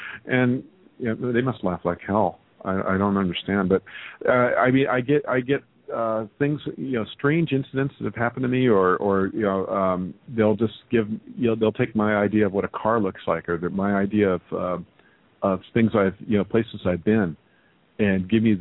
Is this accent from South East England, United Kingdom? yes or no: no; Scotland, United Kingdom; Yeah, you know, being Scottish Islander, yeah, lass, I know, I get hit on the head with a hammer.